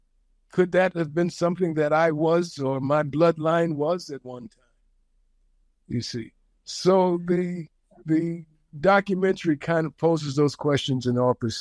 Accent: New York City, New York, United States; I'm born and raised in Manhattan, Harlem in particular.

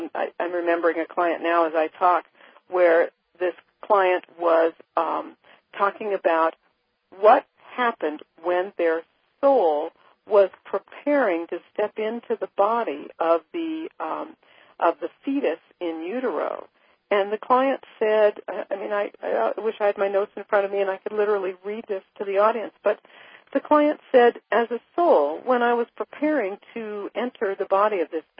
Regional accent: United States; I was born in America, I'm an American, but I feel like I also belong in France.

